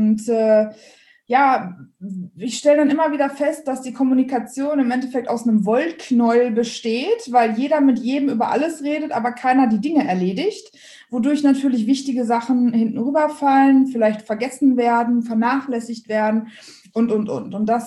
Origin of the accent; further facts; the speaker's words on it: Dortmund, North Rhine-Westphalia, Germany; komme ursprünglich aus dem Ruhrgebiet, bin also ein Dortmunder Mädchen